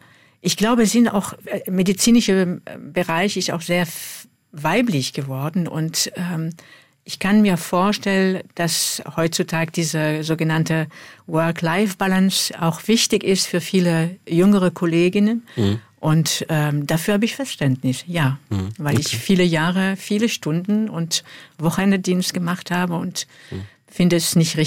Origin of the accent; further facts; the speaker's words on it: Dijon, Bourgogne-Franche-Comté, France; German is a second language; moved away as an adult; now in Germany; Ja, ich bin in Dijon aufgewachsen und habe dann da auch mein Studium angefangen.